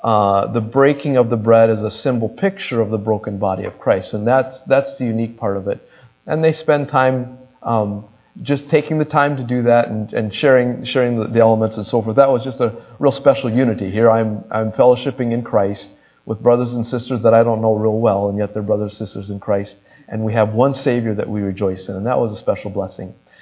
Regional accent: United States; As an American, forgive my sinfulness here.

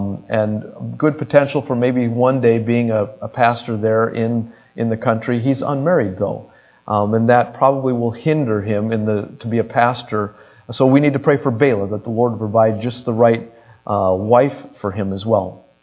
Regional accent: United States; As an American, forgive my sinfulness here.

